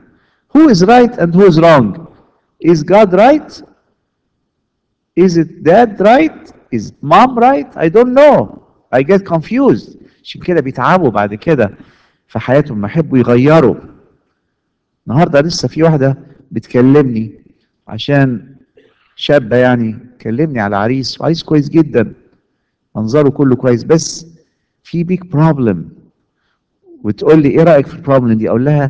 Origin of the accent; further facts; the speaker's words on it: Egypt; now in United States; most of us came from Egypt with this belief system ان احنا الطريقة المصرية